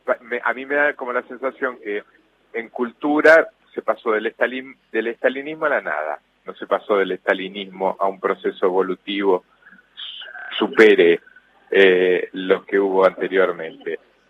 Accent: Argentina; nosotros somos el país de Borges, de Bioy, de Cortázar

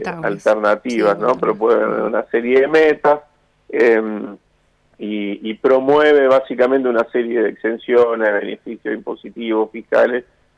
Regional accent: Rosario, Santa Fe, Argentina; Vos sabés que yo soy de Rosario, de acá.

